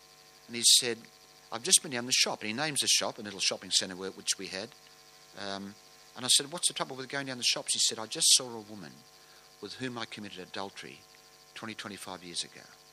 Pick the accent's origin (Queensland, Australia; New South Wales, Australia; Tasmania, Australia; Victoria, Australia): New South Wales, Australia; Sydney; I wasn't always a Christian. I grew up in South Sydney.